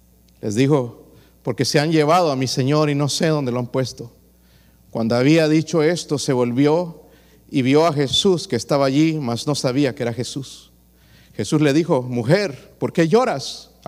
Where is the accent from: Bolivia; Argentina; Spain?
Bolivia; also born or lived in Honduras; Allá en Bolivia hoy están haciendo muchos. Yo soy de Bolivia, mitad boliviano, mitad de Honduras, mitad de todo lado, por aquí, por allá.